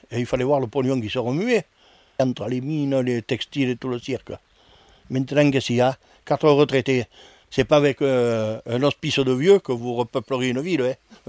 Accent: Saint-Christol-lès-Alès, Occitanie, France; born there; Moi, je suis né à Saint-Christol-des-Alaises, alors. Je suis né dans un pays minier, alors. Mon père travaillait au charbonnage, et bon, et mes oncles, mes cousins travaillaient tous dans les mines

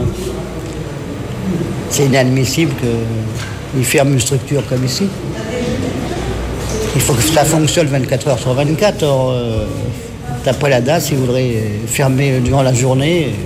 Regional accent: Nancy, Grand Est, France; born there; also born or lived in Chambéry; Ah oui, oui, je suis né dans un dépôt vapeur à Nancy.

